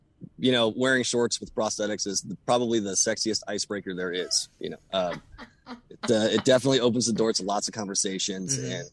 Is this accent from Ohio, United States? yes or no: yes; Cuyahoga Falls, Ohio, United States; I grew up in near Akron, Ohio, in Cuyahoga Falls. And I joined the military about as quickly as I could out of high school.